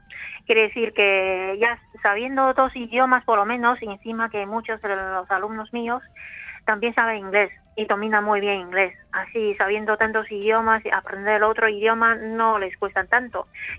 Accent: Northeast China, China; Spanish is a second language; como soy de noreste, de China, entonces, por supuesto, he elegido un menú de según el gusto de norte

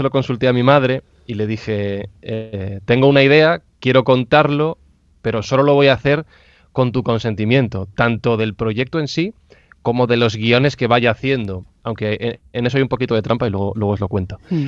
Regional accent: Madrid, Community of Madrid, Spain; yo soy nacido y crecido en Madrid

